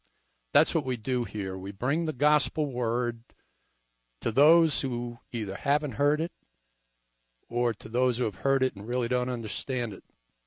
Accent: New York City, New York, United States; also born or lived in Denver, United States / Aurora, United States; I grew up in Central Bronx, a place called Park Chester. Went to Evander Childs High School on Gun Hill Road. And I was a lifeguard at Orchard Beach, so I am definitely a New Yorker.

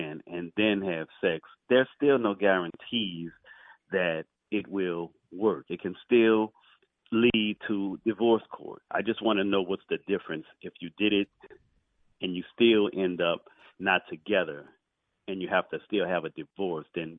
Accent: Louisiana, United States; Hi, I'm from Louisiana

